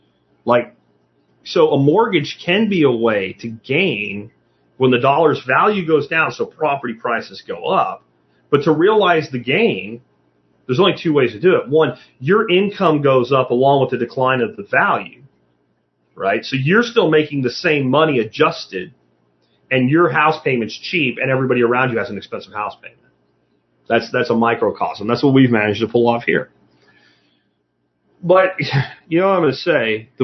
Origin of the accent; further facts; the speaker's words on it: Pottsville, Pennsylvania, United States; that my hometown is at the top of the list for shit like that. I've been told you can't walk down Main Street in Pottsville now without walking by two or three people dealing heroin.